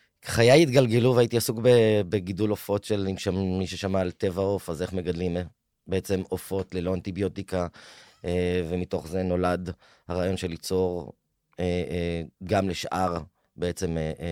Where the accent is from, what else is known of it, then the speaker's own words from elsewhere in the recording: Megadim, Haifa District, Israel; מושב מגדים בחוף הכרמל.